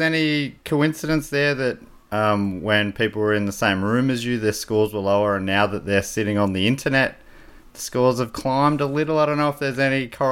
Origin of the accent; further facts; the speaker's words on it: Australia; but I'm also Australian, so I can also drink a VB if need be.